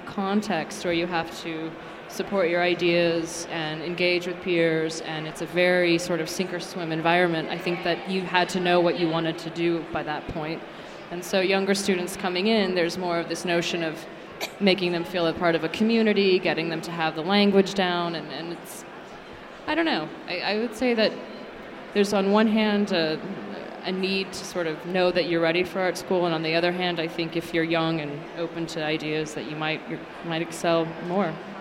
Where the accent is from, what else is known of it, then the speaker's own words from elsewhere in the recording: Virginia, United States; I grew up in Virginia, and I'm a product of public schools.